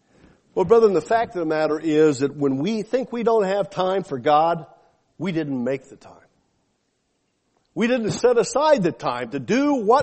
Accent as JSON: {"language": "English", "town": "Roland", "region": "Oklahoma", "country": "United States", "tie": "born or raised there", "said": "I came from Roland, Oklahoma, the culture capital of the world there. It's really one of those high class places. I think in my graduating class there were 65 that were there."}